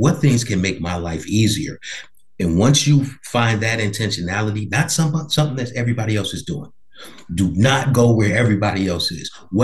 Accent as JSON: {"language": "English", "town": "Chicago", "region": "Illinois", "country": "United States", "said": "but I'm from Chicago. That was happening to me 30 years ago, right?"}